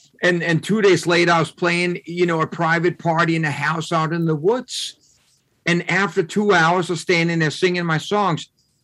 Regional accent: Denmark; English is a second language; moved away as an adult; I had forgotten that I came from Denmark.

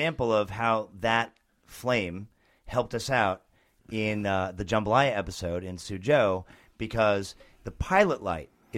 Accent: New Jersey, United States; I am from New Jersey, and I understand where Snooki came from.

